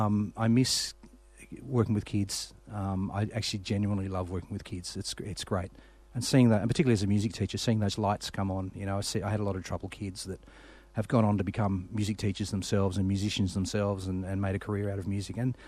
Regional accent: Belfast, Northern Ireland, United Kingdom; I'm Irish, so, you know, it's I was born in Northern Ireland. I'm from Belfast originally

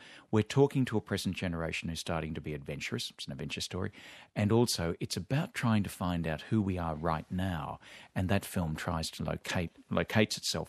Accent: Australia; I'm 32 years of age. I'm an Australian.

